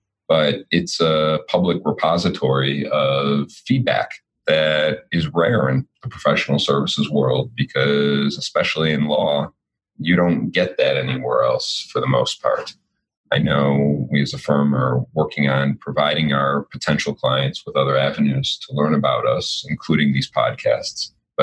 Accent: Highland Park, Illinois, United States; I grew up on the North Shore of Chicago in Highland Park, went to U of I for my undergrad, came back to Chicago for law school and business school.

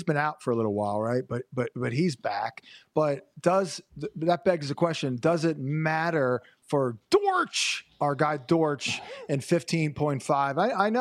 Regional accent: Ireland; I am Irish, for what it's worth.

